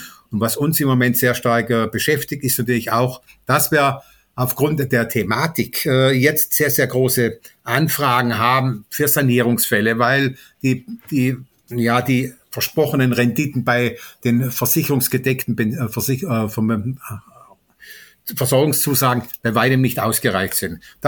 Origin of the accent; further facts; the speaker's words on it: Karlsruhe, Baden-Württemberg, Germany; Ich komme räumlich aus dem Großraum Karlsruhe.